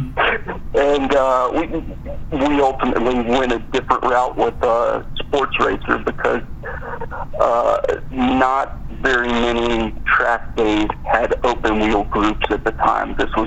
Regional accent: Palatine, Virginia, United States; So I'm from Palatine, Virginia, which is just outside of Richmond.

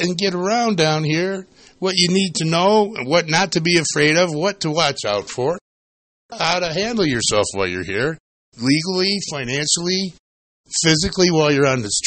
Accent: Sheffield Village, Ohio, United States; I'm from Sheffield Village, Ohio. That's 25 miles west of, guess where? Cleveland.

